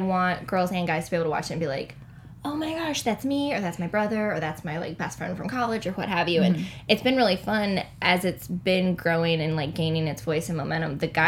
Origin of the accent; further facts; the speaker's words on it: Virginia, United States; I'm from Virginia originally.